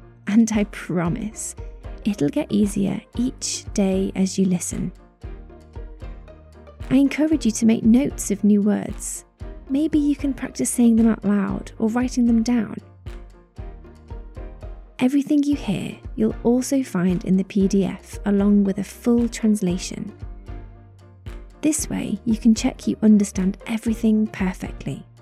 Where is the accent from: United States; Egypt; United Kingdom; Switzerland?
United Kingdom; Liverpool, North West England; I'm 28 years old and I'm from England in the United Kingdom. My city is Liverpool, in the north of England.